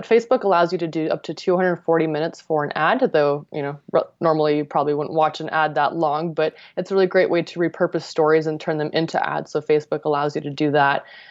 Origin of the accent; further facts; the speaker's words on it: Buffalo, New York, United States; also born or lived in Toronto, California, United States; now in Paso Robles, United States; So I grew up in Toronto and then moved over to Buffalo, New York, where I spent most of my childhood through college years. And then I finally moved out west where I now call home.